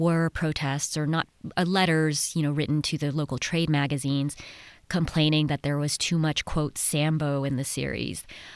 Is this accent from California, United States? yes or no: yes; Los Angeles, California, United States; So I grew up in Los Angeles. And, you know, my parents were Korean immigrants.